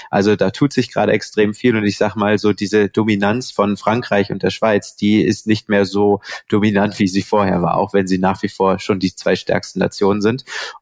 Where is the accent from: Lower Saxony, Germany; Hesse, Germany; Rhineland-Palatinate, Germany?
Lower Saxony, Germany; ich werde als Niedersachse schon immer so angeschaut, wie bei euch kann man noch Mountainbiken.